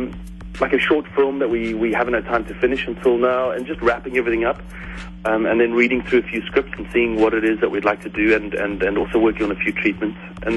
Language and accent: English; South Africa; We're from Africa. We just had our heads down with entirely South African cast and crew.